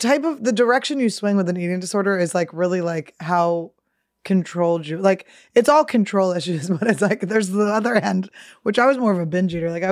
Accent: Philadelphia, Pennsylvania, United States; I know I'm from Philadelphia, but my body's not like, give me some cream cheese.

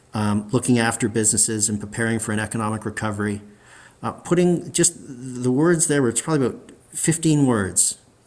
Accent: Mississauga, Ontario, Canada; I'm from Hazel McCallion country, and nobody in Mississauga ever forgot Hazel McCallion's response to the 1979 train derailment.

